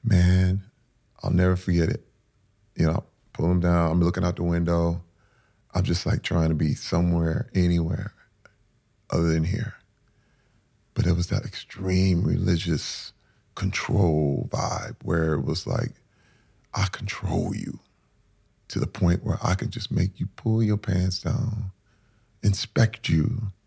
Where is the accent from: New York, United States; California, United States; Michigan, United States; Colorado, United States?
Michigan, United States; Flint; growing up in Flint in the hood